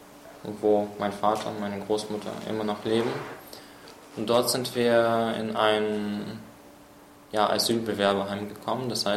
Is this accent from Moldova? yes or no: yes; Transnistria, Moldova; German is a second language; now in Germany; weil ich war in Moldawien auf einem Gymnasium, und zwar auf einem, ja im Prinzip war das wahrscheinlich mit das Beste, was zumindest Transnistrien, das ist eine Teilrepublik Moldawiens, damals anzubieten hatte.